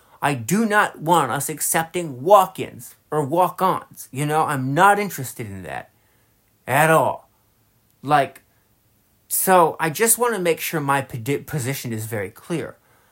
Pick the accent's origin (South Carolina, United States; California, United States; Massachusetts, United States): Massachusetts, United States; when you have a sanctuary state like my home state of Massachusetts, which normally gets things right.